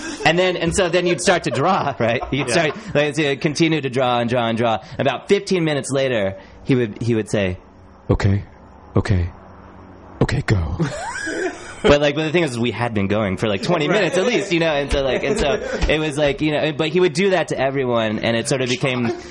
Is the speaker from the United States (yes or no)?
yes; Michigan, United States; I grew up in Michigan. My parents would take me to Chicago